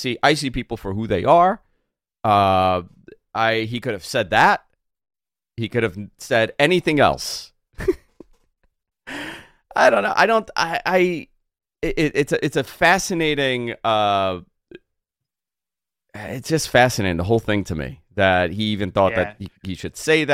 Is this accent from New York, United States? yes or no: yes; Queens, New York, United States; but I grew up in Queens where all my friends were from everywhere. You know, very, very diverse.